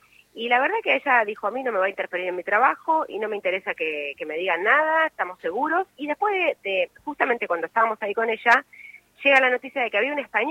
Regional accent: Argentina

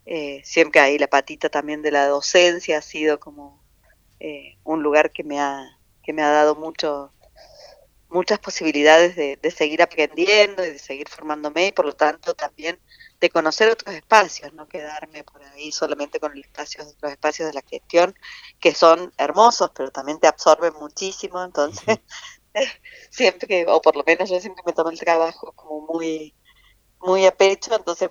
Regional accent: San Luis, Argentina; also born or lived in Córdoba; me fui de San Luis, nací en San Luis, crecí en San Luis, soy de San Luis, me fui a estudiar a Córdoba, volví cuando me recibí, empecé a trabajar acá

